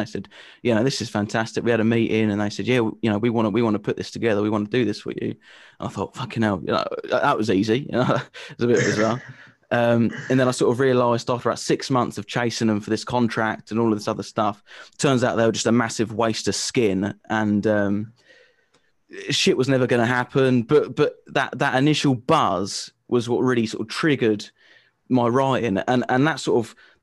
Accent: England, United Kingdom; Well, you know, I'm a comedian, I'm English

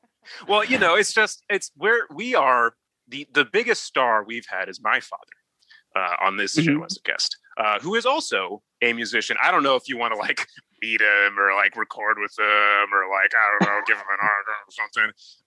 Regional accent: Sacramento, California, United States; Well, it just so happens that I am in Sacramento currently. We're from Sacramento.

